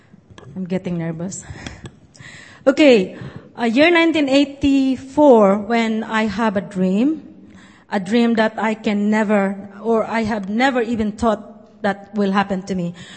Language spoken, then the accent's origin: English; Sorsogon, Bicol Region, Philippines; I come from southern part of Luzon, which is in Sorsogon, where you can see the map there. And I come from a fisherman's village, Duncarlin, Bulusan, Sorsogon.